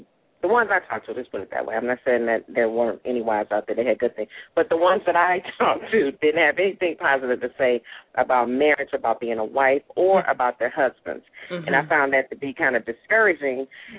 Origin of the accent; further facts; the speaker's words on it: Chicago, Illinois, United States; I was born and raised in Chicago.